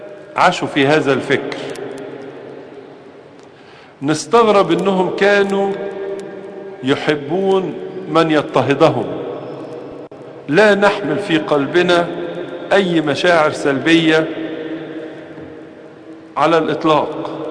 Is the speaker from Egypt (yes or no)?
yes; Egypt; درجة الإيمان هي الدرجة التي تربطنا كمصريين